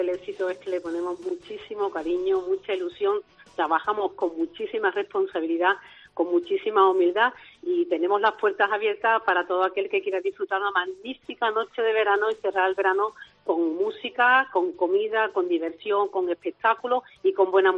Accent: Bormujos, Andalusia, Spain; Como solemos decir aquí los que somos de Bormujos

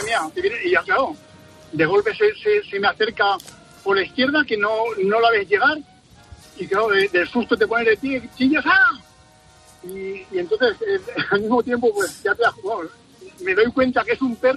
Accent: Villamalea, Castilla-La Mancha, Spain; Nada, concretamente de un pueblo de Villamalea, pero vamos, sí.

